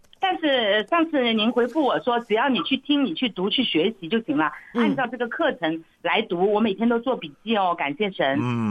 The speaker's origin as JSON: {"language": "Chinese", "region": "Zhejiang", "country": "China", "moved": "as an adult", "lives_now": "Qingyuan, China", "said": "对，我是浙江那边过来的，我来清远20多年。"}